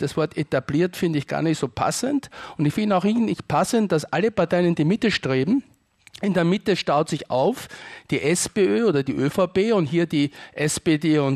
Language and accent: German; Austria; Und ich als Österreicher finde das in Ordnung.